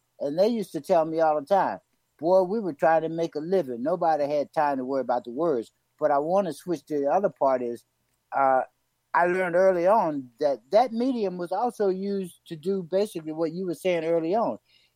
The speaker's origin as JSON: {"language": "English", "town": "Yorktown", "region": "Virginia", "country": "United States", "said": "I'm from Yorktown, Virginia."}